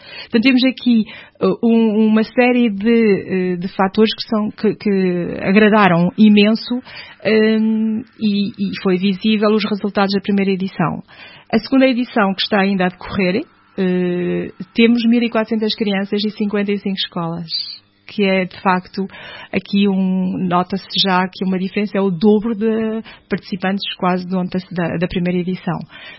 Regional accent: Portugal; also born or lived in France; Sou bem portuguesa

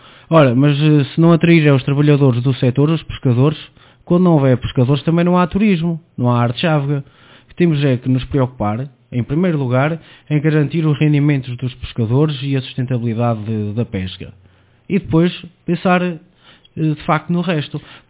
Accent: Portugal; Sou suspeito para dizer que sou português.

